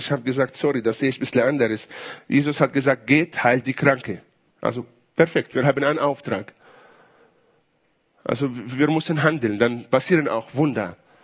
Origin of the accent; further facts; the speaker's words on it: Israel; ich komme aus Israel